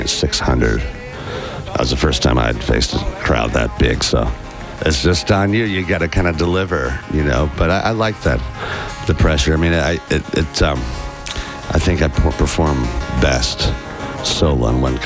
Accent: Bloomington, Illinois, United States; also born or lived in Lexington; now in Saybrook, United States; I'm originally from Bloomington, and I lived in Lexington for several years, but I'm living now in Saybrook with my girlfriend, who's...

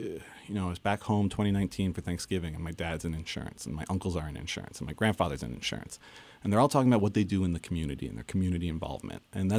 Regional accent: Pennsylvania, United States; So my family's from the Lehigh Valley. My mom and dad grew up here. I grew up in the Poconos.

